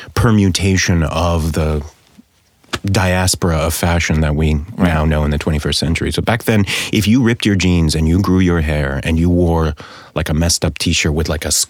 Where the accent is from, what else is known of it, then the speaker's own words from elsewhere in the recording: Queens, New York, United States; I did. Elmhurst, Queens. I was born in Flushing Hospital.